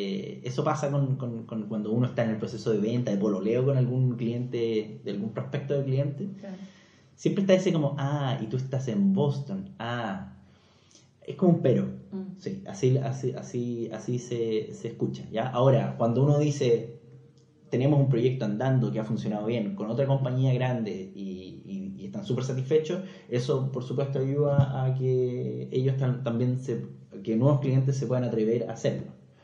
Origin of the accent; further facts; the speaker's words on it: Santiago, Santiago Metropolitan Region, Chile; also born or lived in Melbourne; Yo soy santiaguino de siempre, toda la vida, y nos fuimos con mi mujer a estudiar a Australia. ¿Ya? Y vivimos 5 años en Melbourne